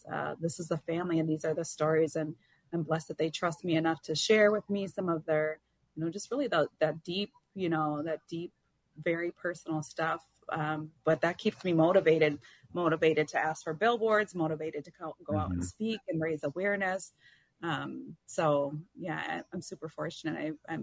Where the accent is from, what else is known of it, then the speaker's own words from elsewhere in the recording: Saint Paul, Minnesota, United States; I'm going to be back in my hometown on the west side of St. Paul